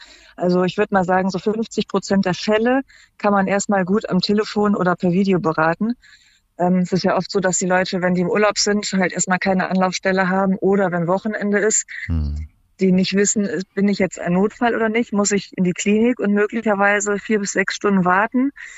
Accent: Cologne, North Rhine-Westphalia, Germany; also ich komme aus Köln

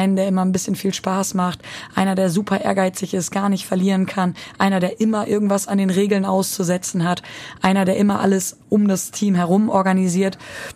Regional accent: Lower Saxony, Germany; ich komme aus Ostfriesland und es liegt komplett westlich in Deutschland, weil es liegt wirklich komplett an der holländischen Grenze, an der Nordsee oben.

